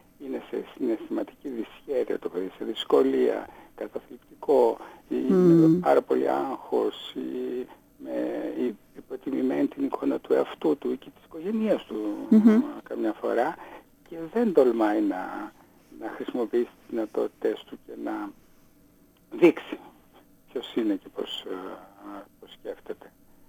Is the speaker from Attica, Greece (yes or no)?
no; Thessaloniki, Central Macedonia, Greece; Εγώ είμαι από τη Θεσσαλονίκη.